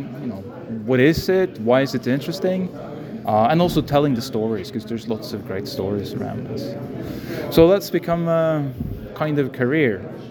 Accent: Norway; I am from Norway.

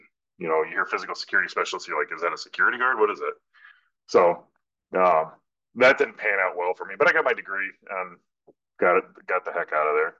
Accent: North Carolina, United States; moved away as an adult; now in New York, United States; I'm from North Carolina.

